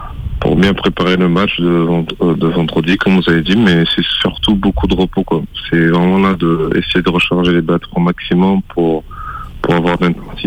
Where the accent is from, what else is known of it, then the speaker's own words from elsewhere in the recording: Guadeloupe, France; moved away; also born or lived in Sud-Ouest, France; puis j'ai commencé quand je suis arrivé de la Guadeloupe, je suis arrivé dans le Sud-Ouest